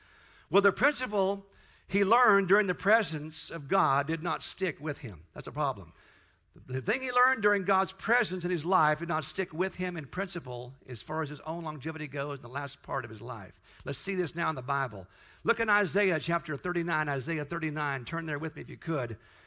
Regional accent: Kansas, United States; I'm from Kansas. I tell my wife time and time again, we're not in Kansas anymore. But I'm from Kansas

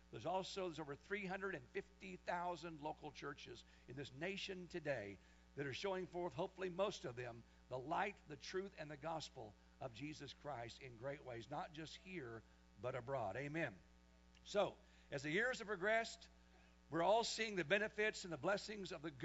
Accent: Kansas, United States; I know when I come from Kansas, the entire western part of Kansas is irrigated by the aqueous beds or by the Aquafaba Basin out there in Colorado and western Kansas, for example.

